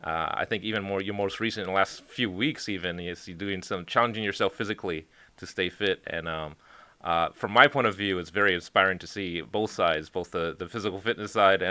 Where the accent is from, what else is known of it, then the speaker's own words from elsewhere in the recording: Hawaii, United States; because I'm from the Big Island of Hawaii, so on the other side of the island, as I was growing up as a child